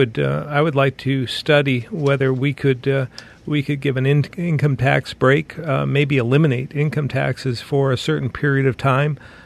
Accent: Barre, Vermont, United States; I grew up in Barrie, and when you growing up in Barrie, we have an incredibly rich ethnic history, and it's all revolving around granite. And it's we have the French and the Italians and the Scots that all came to Barrie to craft the rock.

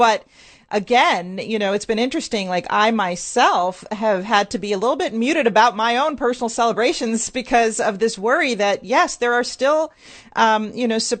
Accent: California, United States; met at Berkeley is such a California story. And to see that there can be such success coming out of my home state

